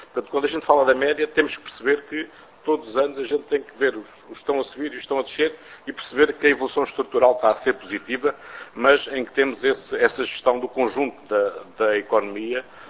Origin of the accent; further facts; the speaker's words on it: Portugal; eu sou de Portugal